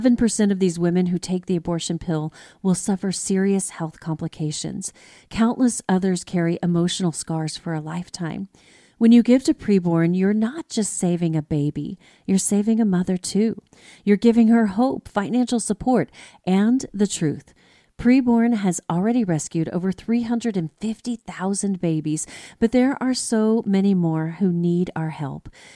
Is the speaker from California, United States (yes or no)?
no; Texas, United States; and from my home state of Texas, which is really exciting.